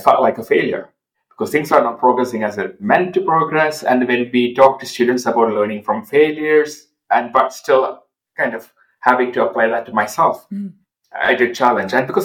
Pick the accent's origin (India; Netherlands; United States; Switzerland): India; I am from India